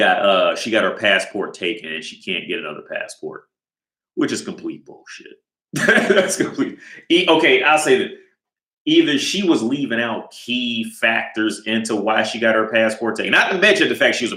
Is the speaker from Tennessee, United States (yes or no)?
no; Ohio, United States; and he's from Kentucky, and I'm from Ohio. So we got, like, super cool because we both from, like, you know, the Midwest.